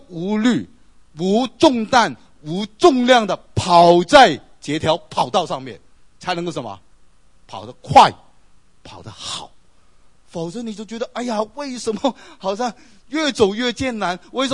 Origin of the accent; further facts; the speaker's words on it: China; 特别我们中国人，我们最普通一个习惯就是很喜欢晚上很晚才睡